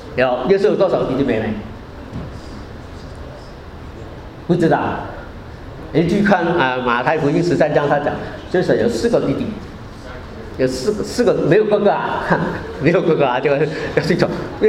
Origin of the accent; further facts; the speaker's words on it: China; 那跟我们中国人过年差不多啊。我们中国人过年就是过年之前要大扫除嘛